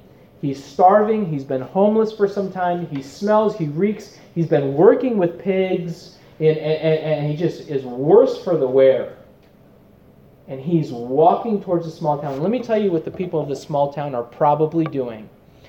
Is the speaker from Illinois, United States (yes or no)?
no; Phoenix, Arizona, United States; And I'm from Phoenix where we've got millions of people.